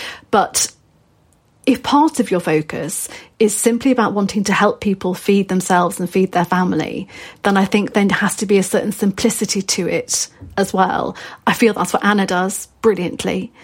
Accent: North West England, United Kingdom; I know I sound like I'm kind of like middling than middle class, as you were just saying, but, you know, I'm from Lancashire

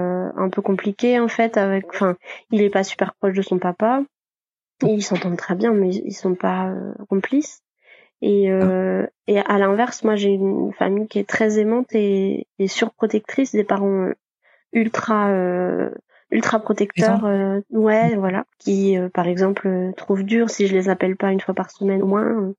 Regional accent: Brittany, France; j'habite à côté de Brest. J'ai suivi mon copain en fait pour arriver à Brest. Je suis originaire des Côtes d'Armor et j'ai fait mes études plutôt du côté de Rennes.

